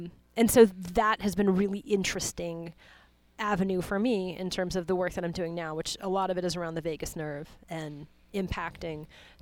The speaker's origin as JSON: {"language": "English", "town": "Santa Fe", "region": "New Mexico", "country": "United States", "tie": "born or raised there", "said": "So I grew up in Santa Fe, New Mexico, and I discovered yoga around 11 years old."}